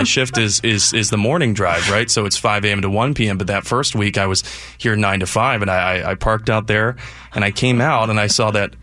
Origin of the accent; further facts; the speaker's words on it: Columbus, Ohio, United States; I grew up in Columbus, so they're effectively the pro team around there.